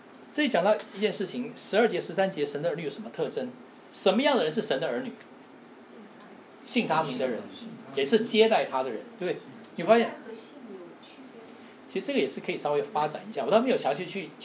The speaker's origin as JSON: {"language": "Chinese", "country": "Taiwan", "tie": "born or raised there", "said": "至少我长大在台湾那个环境里面"}